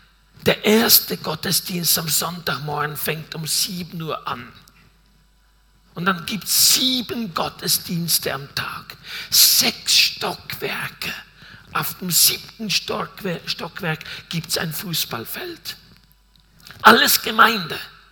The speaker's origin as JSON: {"language": "German", "region": "Basel-Landschaft", "country": "Switzerland", "tie": "born or raised there", "also_born_or_lived": "Chile / Argentina", "moved": "yes", "said": "Ursprünglich komme ich aus dem Kanton Basel-Land und bin dort im Kreise eine Familie aufgewachsen mit 5 anderen Geschwistern, mit Vater und Mutter. Und dann sind wir 10 Jahre in Chile gewesen und 16 Jahre in Argentinien."}